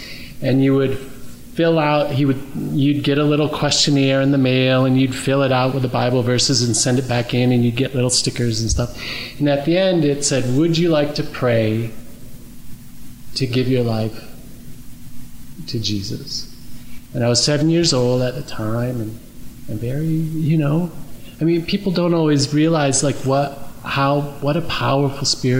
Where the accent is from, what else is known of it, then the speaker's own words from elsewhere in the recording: Grand Rapids, Michigan, United States; I grew up in Grand Rapids, Michigan.